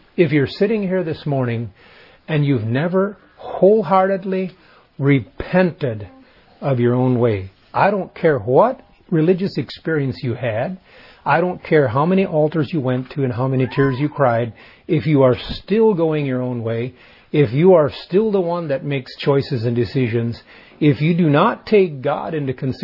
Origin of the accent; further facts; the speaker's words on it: Paraguay; We grew up in South America. I, as a son, as a boy, grew up in Paraguay, South America.